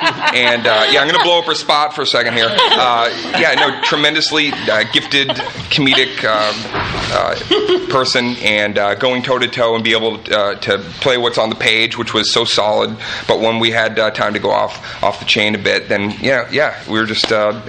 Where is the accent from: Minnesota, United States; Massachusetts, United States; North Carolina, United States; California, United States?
Massachusetts, United States; Arlington; I mean, it's my hometown. I grew up in Arlington, Massachusetts, started my comedy career in Boston.